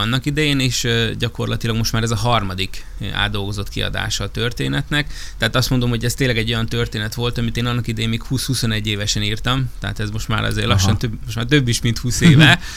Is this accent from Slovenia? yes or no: no; Hungary; amikor az olvasók megtudták, hogy én egy magyar vagyok